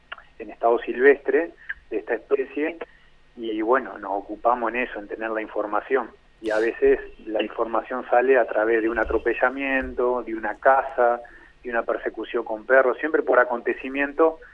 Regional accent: Concordia, Entre Ríos, Argentina; Yo soy de Concordia, nací en Concordia

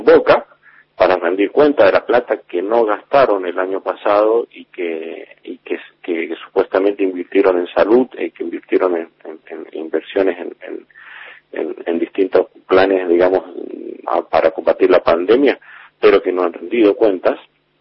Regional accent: San Rafael, Mendoza, Argentina; los dos somos de San Rafael

